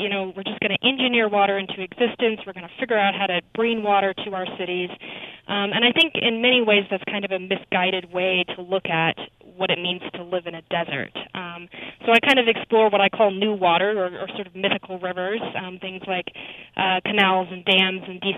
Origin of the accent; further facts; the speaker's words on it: Tucson, Arizona, United States; Sure. Yeah, that book happened because I grew up in Tucson. I was born in Tucson, and I think if you live in a place like that, you start thinking about water a lot.